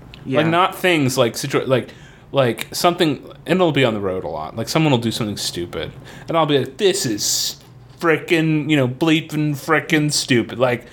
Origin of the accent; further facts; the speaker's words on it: Florida, United States; Florida, right, there was like a lot of golf, this big golf scene.